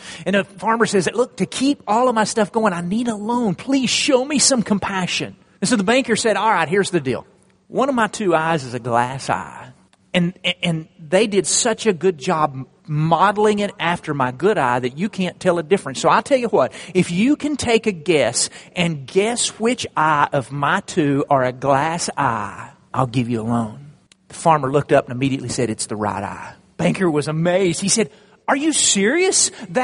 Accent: Childress, Texas, United States; I'm from Childress, Texas. We're an agriculture type community.

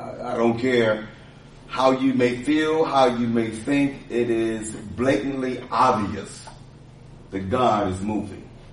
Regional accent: Texas, United States; I don't have a favorite team. I'm from Texas. Grew up as a Cowboy fan

